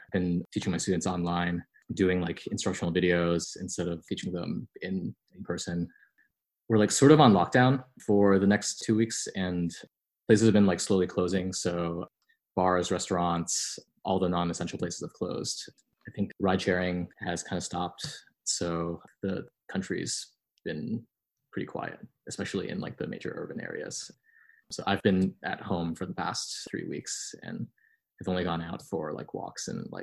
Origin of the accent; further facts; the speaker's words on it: Massachusetts, United States; now in Vietnam; especially as a New Englander growing up in Massachusetts.